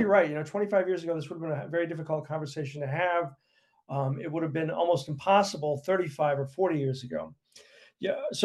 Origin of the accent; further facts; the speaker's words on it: Charlotte, North Carolina, United States; moved away as an adult; also born or lived in New York; I grew up in Charlotte, North Carolina. My family moved from upstate New York when I was two. So we were part of the Northern Infusion that changed a lot of the metro area. And I left Charlotte I think it was 2002.